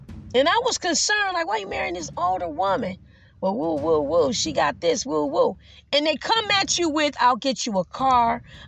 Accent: Detroit, Michigan, United States; You know, so when I was growing up in Detroit, we did say age ain't nothing but a number.

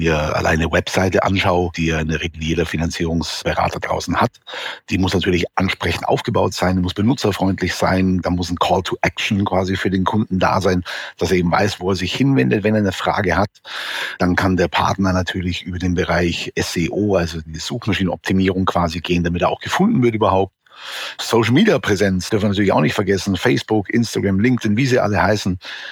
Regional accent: Bavaria, Germany; ich komme aus der Nähe von München

